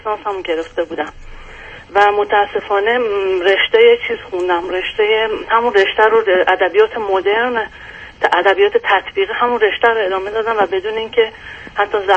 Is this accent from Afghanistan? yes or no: no; Iran; born there; من توی خانواده متولد شدم که در ایران سه تا بچه بودیم. من فرزند اول بودم